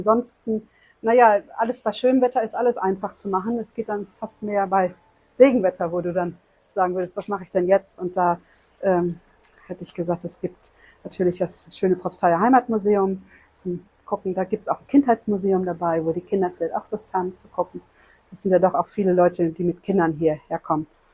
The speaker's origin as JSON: {"language": "German", "region": "North Rhine-Westphalia", "country": "Germany", "tie": "born there", "said": "Der hat mir ja schon mal den Grund gegeben, dass ich hierher ziehe, denn ich komme gebürtig ja aus Nordrhein-Westfalen. Das ist ja schon sehr weit weg."}